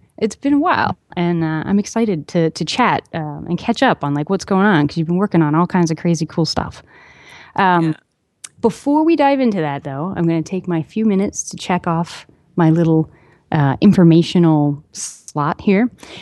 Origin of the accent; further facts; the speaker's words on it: Copenhagen, Capital Region of Denmark, Denmark; there's Drupalhagen, which is Drupal Camp in Copenhagen, my hometown, and I will be attending that.